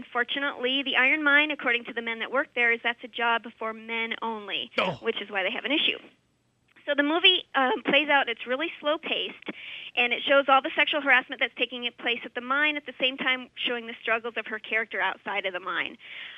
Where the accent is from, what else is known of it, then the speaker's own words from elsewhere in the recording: Montana, United States; also born or lived in Minnesota; John, I'm from Montana.